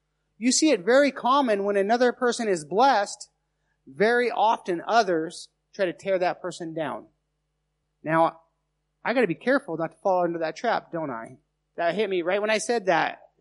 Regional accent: Nevada, United States; Now, I'm from Nevada. I'm from the desert. You know, they got a saying there. Whiskey's for drinking, water's for fighting.

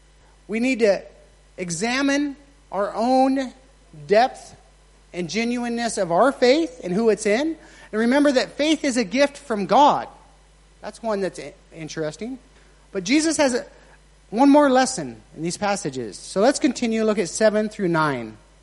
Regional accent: United States; now in Thailand; In Myanmar, as an American, when I first went over there, one of the first words you learn is thank you, right?

